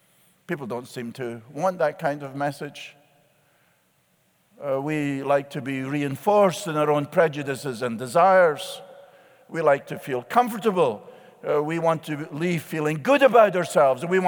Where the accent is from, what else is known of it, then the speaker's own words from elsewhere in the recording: Scotland, United Kingdom; Now, I'm Scottish. That sounded good, but Scots are known to be very skeptical, particularly when it comes to money.